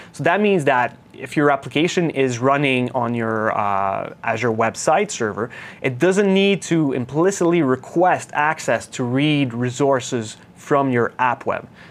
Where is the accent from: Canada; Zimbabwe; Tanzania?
Canada; you guys can probably tell, right, that I'm Canadian, so you hear those hey at the end of every sentence, right?